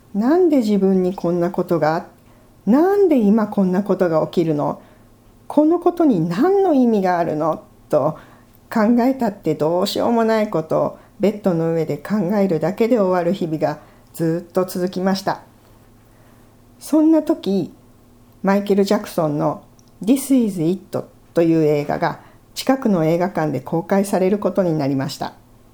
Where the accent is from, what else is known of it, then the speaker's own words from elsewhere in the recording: Fukuoka, Japan; 夫が福岡の私の実家への転勤願いを出し、しばらく実家でお世話になることになりました。